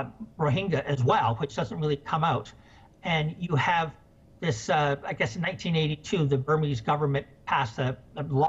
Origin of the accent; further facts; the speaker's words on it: Ireland; And as an Irish person, I suspect that the British may have been more than just a little mischievous